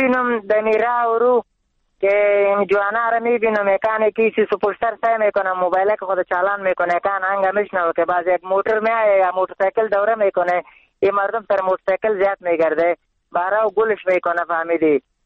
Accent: Nangarhar, Afghanistan; بس خب ما افغان هستم، من ننگرهار

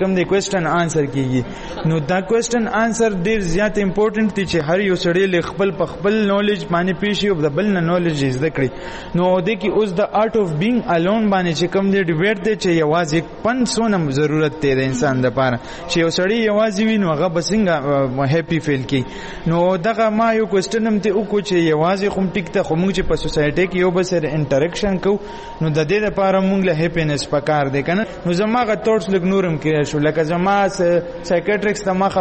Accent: Peshawar, Khyber Pakhtunkhwa, Pakistan; زه ایف سی کالج کې سبق ویم لاهور کې د پولیټیکل ساينس سټوډنټ یم د ایم فیل او زه د پېښور اوسیدونکی یم

